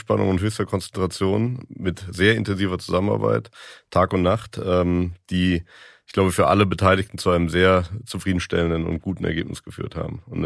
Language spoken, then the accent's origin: German; Cologne, North Rhine-Westphalia, Germany; Ich sehe es in der Großstadt, ich komme aus Köln